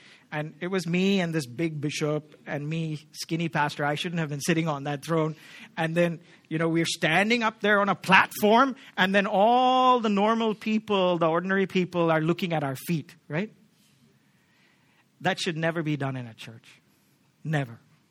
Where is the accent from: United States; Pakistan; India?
India; Pune, Maharashtra; I'm from Pune, unfortunately.